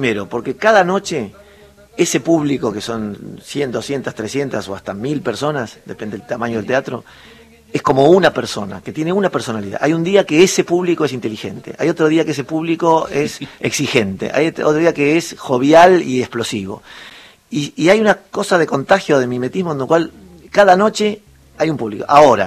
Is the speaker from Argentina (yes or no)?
yes; Argentina; Y bueno, como argentino tuve la fantasía.